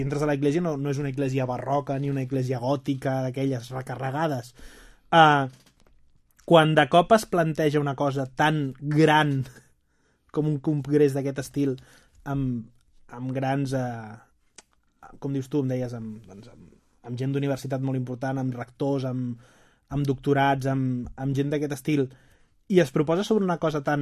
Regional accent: Tiana, Catalonia, Spain; jo sóc de Tiana, però en aquest sentit ho dic, és a dir, jo sóc de Tiana

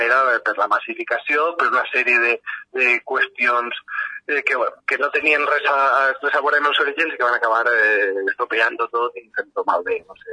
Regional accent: Sueca, Valencian Community, Spain; jo sóc de Sueca, i el meu poble, fos de Port del Cap a fora, tal vegada és conegut, no sé de què, però per l'arròs

